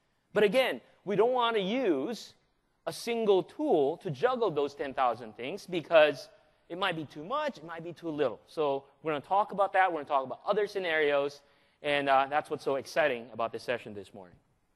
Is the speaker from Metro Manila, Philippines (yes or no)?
yes; Manila, Metro Manila, Philippines; Forgive my heavy southern accent. I come from the deep south. Manila, Philippines.